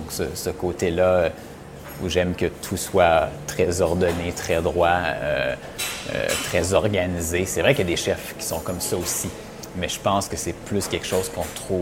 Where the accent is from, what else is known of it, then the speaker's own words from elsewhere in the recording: Laval, Quebec, Canada; Donc, je suis originaire de Laval des Rapides. Donc, mes parents étaient les deux enseignants.